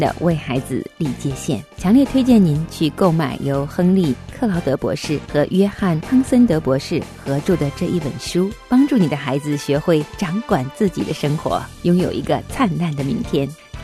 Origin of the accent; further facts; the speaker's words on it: China; 但是回想我特别是教养男孩的时候啊，因为我们中国人都希望男孩是要有能力的嘛。